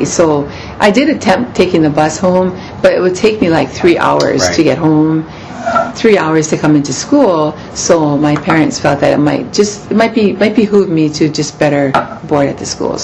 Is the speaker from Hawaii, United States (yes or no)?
yes; Lanikai, Hawaii, United States; also born or lived in Honolulu; I was born in Kapi'olani Hospital. Uh-huh. And I think I was born in Kapi'olani. I grew up in Lanikai on